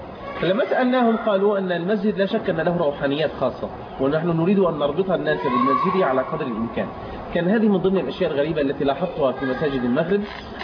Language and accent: Arabic; Egypt; بلهجتنا احنا في مصر